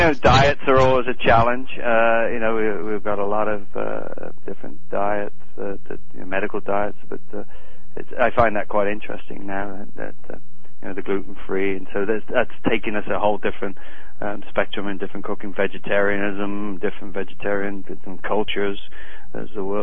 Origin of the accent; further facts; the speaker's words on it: England, United Kingdom; as an Englishman was a highlight.